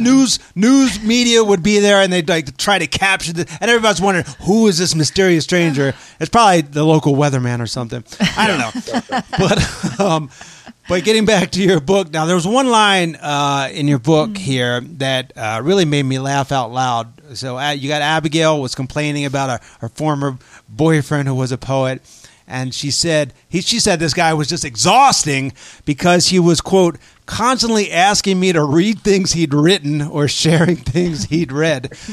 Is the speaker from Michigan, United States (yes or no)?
no; Baltimore, Maryland, United States; We need him. I'm from Baltimore